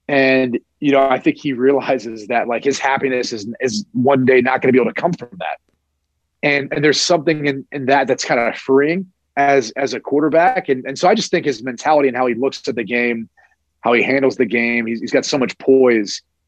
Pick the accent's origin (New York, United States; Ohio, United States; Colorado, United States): Ohio, United States; Columbus; Obviously, I'm from Columbus, and that was never a concern.